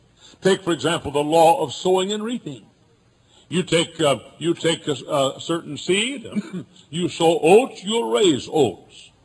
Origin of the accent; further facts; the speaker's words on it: Texas, United States; now in Indiana, United States; For example, when I we came from Texas over 23 years ago to this area.